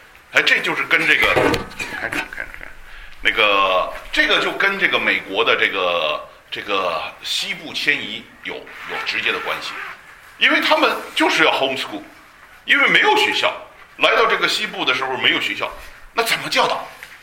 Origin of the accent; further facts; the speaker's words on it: China; 那我们中国人有古老的诗歌